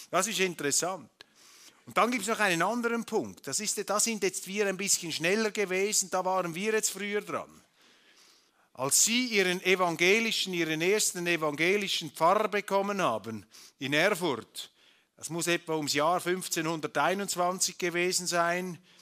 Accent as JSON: {"language": "German", "country": "Switzerland", "said": "Und ich muss Ihnen einfach Danke sagen, als Schweizer, dass Sie diesen Rudolf von Habsburg hier in seiner ganzen Prachtentfaltung nicht aus dem Weg geräumt haben."}